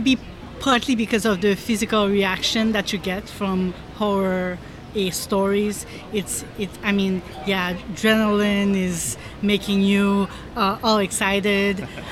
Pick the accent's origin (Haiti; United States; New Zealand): Haiti; when I was growing up in Haiti